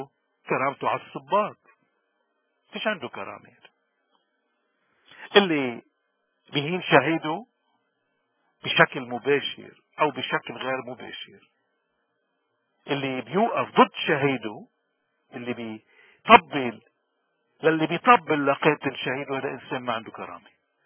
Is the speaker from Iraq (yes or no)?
no; Lebanon; وبالتالي نحن كلبنانيين مطلوب منا أنه نحترم ذاتنا